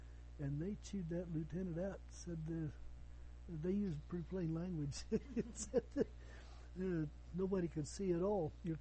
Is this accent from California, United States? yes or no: no; Kinsley, Kansas, United States; I was from Kinsley, Kansas, you know.